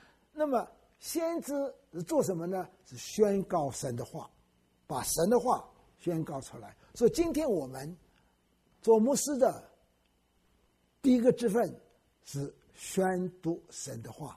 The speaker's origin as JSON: {"language": "Chinese", "country": "China", "said": "新约很好记，神给我们中国人特别，39、27嘛，你记住这样子。"}